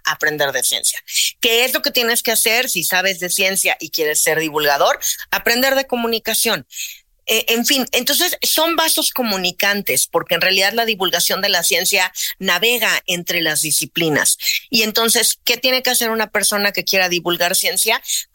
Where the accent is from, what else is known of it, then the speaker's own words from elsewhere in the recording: Mexico; Y nosotros mismos como público mexicano a veces lo consumimos este producto que viene del extranjero